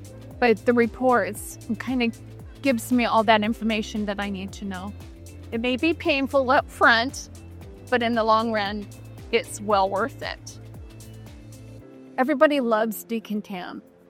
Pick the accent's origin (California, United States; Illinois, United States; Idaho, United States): Idaho, United States; Idaho Falls; I'm from Idaho Falls, Idaho.